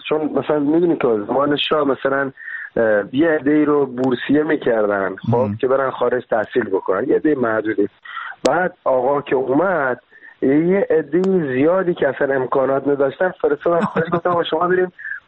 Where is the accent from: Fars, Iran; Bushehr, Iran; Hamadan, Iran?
Bushehr, Iran; خب بچه کجا، خب بچه بوشهرم